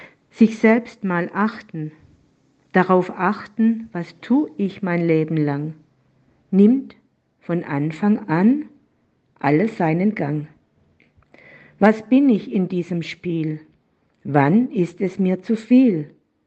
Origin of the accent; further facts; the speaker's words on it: Baden-Württemberg, Germany; Nach dem Sommercamp bin ich direkt nach Baden-Württemberg, meine alte Heimat, gefahren.